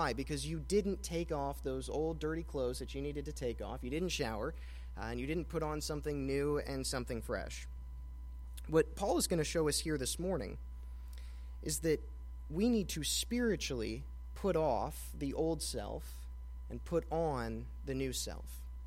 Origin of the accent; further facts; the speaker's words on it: Hendersonville, Tennessee, United States; now in Jackson, United States; I'm from North Nashville, Hendersonville, Tennessee. Came to Union in 2018, graduated in 2022.